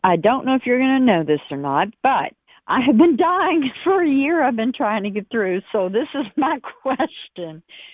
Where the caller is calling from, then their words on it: Campbellsville, Kentucky, United States; I'm actually in Campbellsville in the country, so.